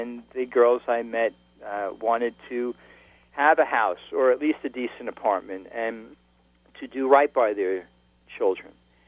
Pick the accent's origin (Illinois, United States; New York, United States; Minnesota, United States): New York, United States; Elmont; also born or lived in Queens; I come from Long Island. I was born in Queens, but raised in Elmont, and my parents raised the four of us there.